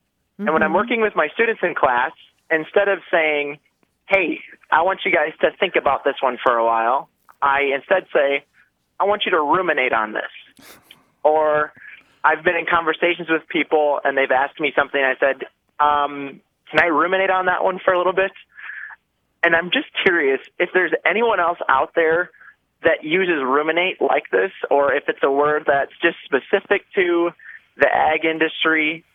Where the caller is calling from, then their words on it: Deer River, Minnesota, United States; I am calling from Deer River, Minnesota.